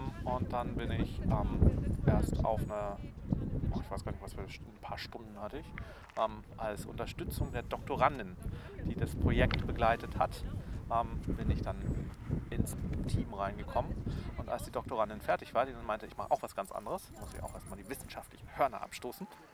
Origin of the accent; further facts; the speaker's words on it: Southern Germany, Germany; Ich komme eigentlich gebürtig aus Süddeutschland, habe dort schon immer dann im Garten rumgewerkelt.